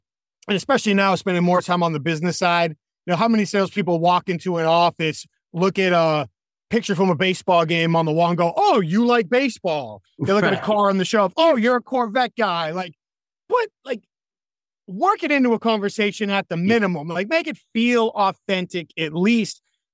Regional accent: New Hampshire, United States; now in North Carolina, United States; I could say I'm from New Hampshire.

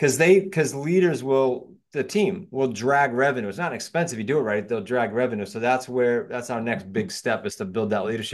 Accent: New England, United States; I talk fast. I'm from New England, but I'm also extremely blunt.

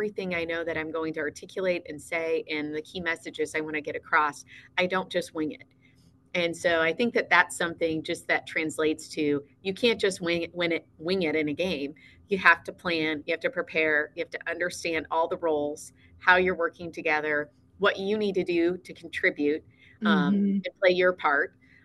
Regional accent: Des Moines, Iowa, United States; Well, I grew up in Des Moines, Iowa, my entire childhood in the same house with my parents and two siblings.

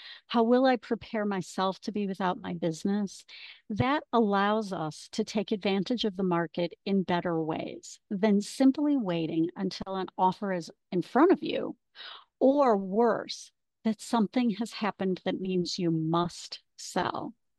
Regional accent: Ontario, Canada; moved away as an adult; now in United States; I'm an original Canadian. I grew up in Ontario, but ended up coming to the U.S. And have been here for most of my adult life.

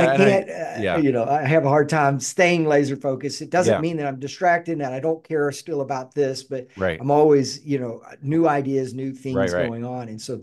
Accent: Dallas, Texas, United States; I grew up in the Dallas area, knew that we knew that we wanted to move back to Texas.

